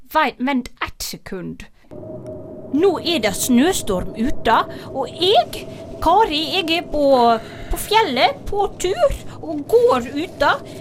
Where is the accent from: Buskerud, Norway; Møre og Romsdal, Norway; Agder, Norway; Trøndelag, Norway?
Møre og Romsdal, Norway; Men jeg er egentlig fra Sunnmøre.